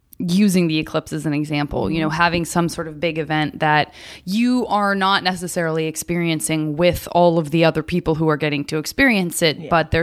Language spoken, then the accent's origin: English; Arizona, United States; No, I'm from Arizona, but although I will say that Floridians suffer from the same fate that many of us have when you're from a state where, you know, my upbringing was incredibly liberal and I lived in a city that is blue